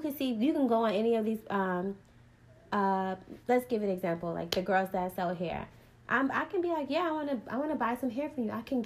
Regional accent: Jamaica; I'm not black, I'm Jamaican.

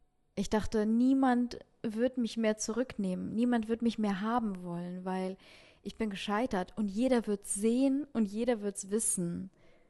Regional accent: Ukraine; Also gerade auch als Mädchen, ich komme aus der Ukraine, ne?

